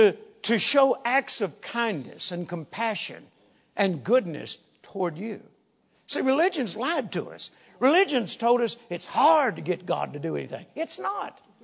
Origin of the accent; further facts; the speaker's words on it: Mississippi, United States; born there; Now, I was born in Mississippi. I know all means the same thing in Mississippi that it does in Texas.